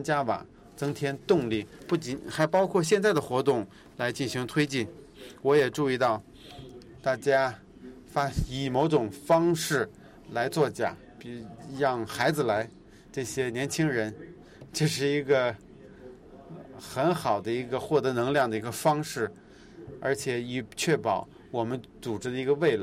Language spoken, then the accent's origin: Chinese; Malaysia; 其实我也是一个马来西亚的一个公民